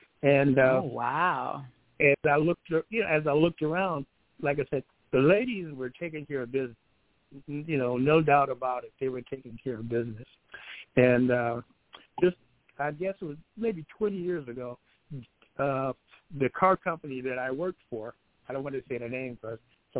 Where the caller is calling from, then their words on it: Detroit, Michigan, United States; from Detroit.